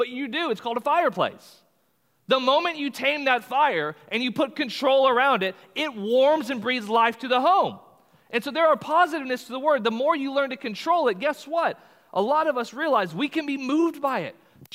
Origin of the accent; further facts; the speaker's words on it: Texas, United States; We're from Texas, and so horses, right? They abound.